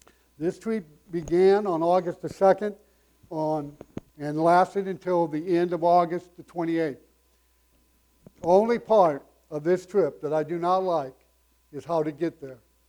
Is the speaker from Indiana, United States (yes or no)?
yes; Indiana, United States; And I grew up in Indiana.